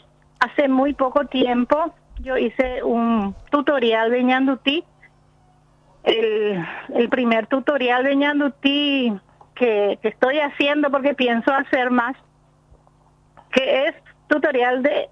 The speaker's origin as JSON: {"language": "Spanish", "town": "Pirayú", "region": "Paraguarí", "country": "Paraguay", "said": "Pero yo soy de Pirayú. Soy artesana de Pirayú."}